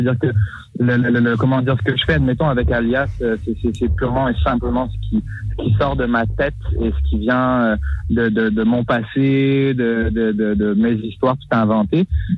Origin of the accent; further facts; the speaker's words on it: south of France, France; now in Montreal, Canada; moi, je viens de France à la base, du sud de la France, puis j'ai déménagé il y a 7 ans à Montréal